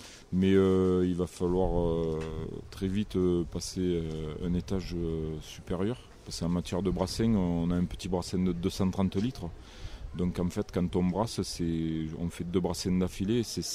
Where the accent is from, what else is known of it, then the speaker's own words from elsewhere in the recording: Arles, Provence-Alpes-Côte d'Azur, France; c'est vrai que je viens d'une région où on est vachement attaché aux traditions, hein, puisque je viens de Arles, la Camargue, les Arlésiennes, les taureaux, les chevaux.